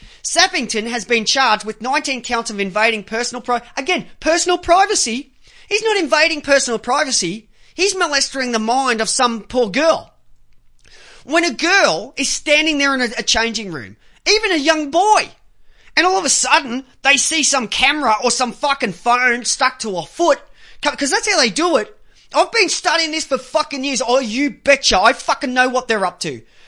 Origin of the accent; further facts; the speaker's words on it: Myrtleford, Victoria, Australia; we had to go through a place through Beechworth, then to Myrtleford, my hometown.